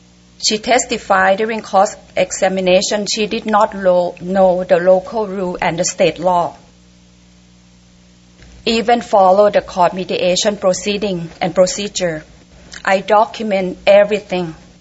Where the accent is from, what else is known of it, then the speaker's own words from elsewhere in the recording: Thailand; English is a second language; I'm come from Thailand, and I, you know, try to express my concern, reasonable concern, in another language. … from Thailand.